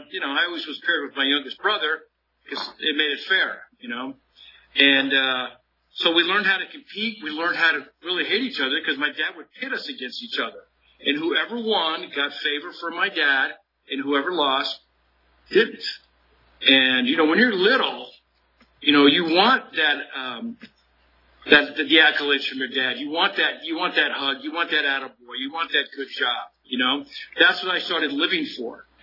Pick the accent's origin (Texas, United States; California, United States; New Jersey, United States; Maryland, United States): California, United States; South San Francisco; You know, I grew up in San Francisco, South San Francisco, actually. Both my parents are from San Francisco, born and raised.